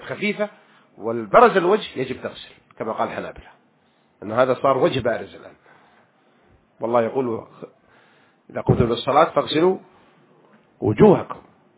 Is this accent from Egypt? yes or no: yes; Egypt; أنا من مصر ويوجد فقراء ومساكين في مصر